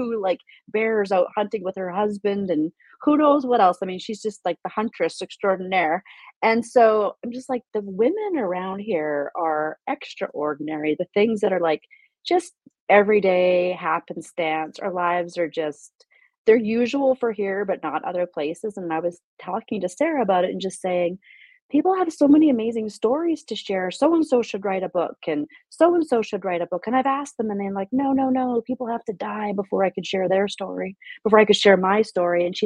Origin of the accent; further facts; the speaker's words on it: Canada; now in United States; So first of all, I'm not from Alaska. I'm from Canada, actually, which is drastically different as far as setting is concerned, but I did grow up in a city. So I came to Alaska in 99